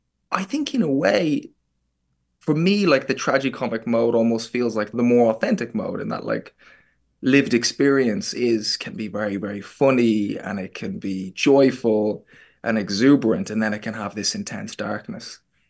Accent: Dublin, Leinster, Ireland; it was like someone I grew up with in Dublin.

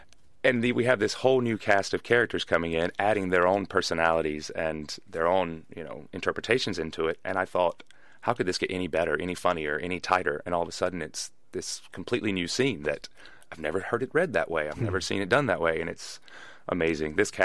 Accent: North Carolina, United States; which I'm from North Carolina, so it's not too hard for me to mimic that.

